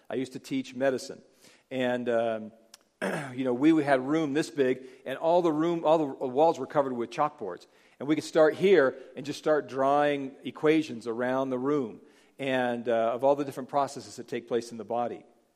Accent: Reno, Nevada, United States; I was raised in Reno.

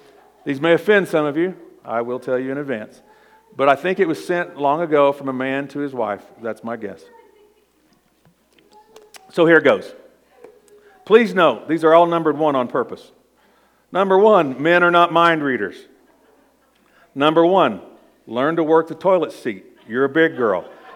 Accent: the South, United States; Because I come from the South, right?

